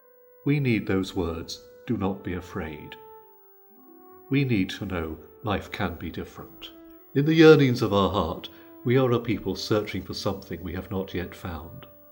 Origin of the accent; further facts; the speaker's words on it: South East England, United Kingdom; When I was a boy growing up on the Isle of Wight